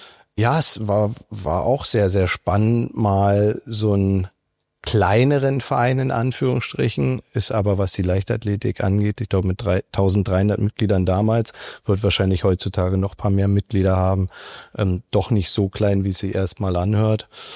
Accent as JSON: {"language": "German", "region": "Berlin", "country": "Germany", "tie": "born there", "said": "dass ich jemals als gebürtiger Berliner, wenn du dann sogar nach England gegangen bist, nochmal irgendwie nach Rostock vielleicht zurückkommst."}